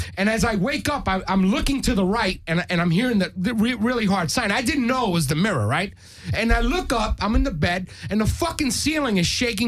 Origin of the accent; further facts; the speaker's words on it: New York, United States; All right. Well, so I'm from New York. I've experienced gun shooting.